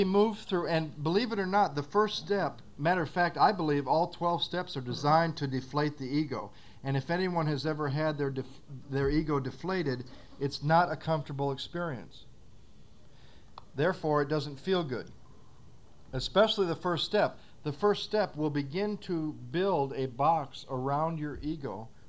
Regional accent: Battle Creek, Michigan, United States; a special honor to be asked to come to my hometown, where I was born, and where I lived for a while, until they didn't want me here anymore. I also shared today at the club that I'm from Battle Creek

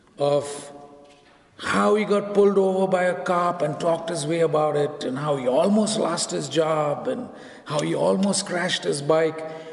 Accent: India; English is a second language; the flyer did say I'm from India, and I guess you figured out from my accent by now that I'm not from around here.

